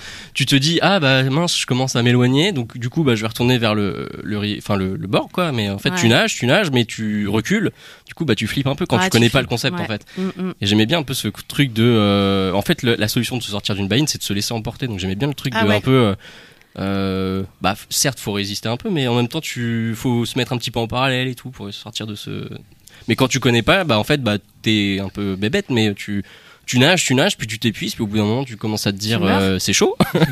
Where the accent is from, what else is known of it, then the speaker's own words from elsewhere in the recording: Tours, Centre-Val de Loire, France; Moi, je viens de Tours, il n'y a pas la plage non plus